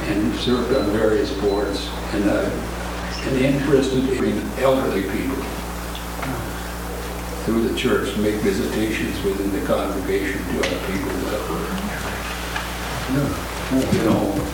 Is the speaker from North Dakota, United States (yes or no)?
yes; North Dakota, United States; moved away; also born or lived in Philadelphia / Baltimore; Yeah. I was born and raised in North Dakota, but migrated to the east. I spent years in Philadelphia, first in Baltimore, Maryland